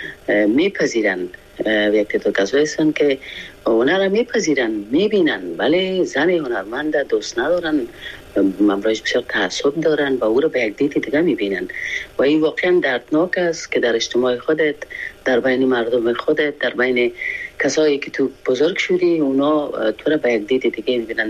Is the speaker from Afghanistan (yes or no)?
yes; Afghanistan; now in France; یک 5 روز 6 روز بعد از او از افغانستان برآمدم، فرانسه آمدم